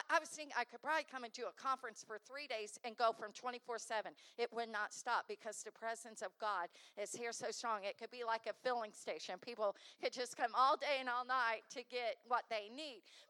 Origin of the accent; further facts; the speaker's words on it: the South, United States; accent: Southern American; because you will never understand it because of my Southern American accent.